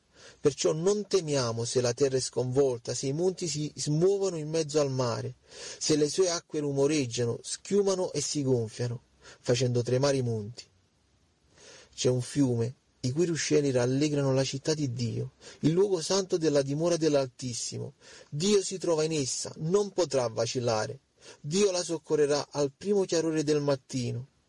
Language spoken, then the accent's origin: Italian; Naples, Campania, Italy; io ad esempio sono di Napoli, abito a Napoli